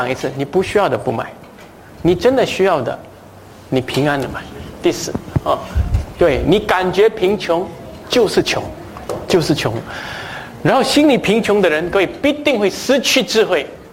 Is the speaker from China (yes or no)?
no; Singapore; 就是我们新加坡人也是有这个弊病啊